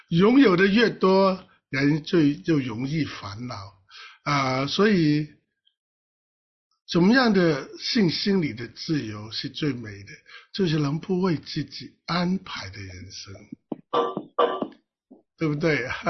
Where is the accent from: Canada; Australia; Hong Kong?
Hong Kong; 我们香港人常说无忧无虑，见一天过一天